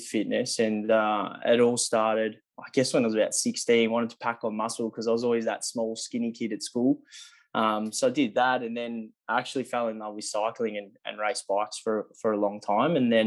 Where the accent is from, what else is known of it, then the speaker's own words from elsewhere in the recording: Melbourne, Victoria, Australia; I'm 32. I was born in Melbourne. I've lived in Melbourne my whole life.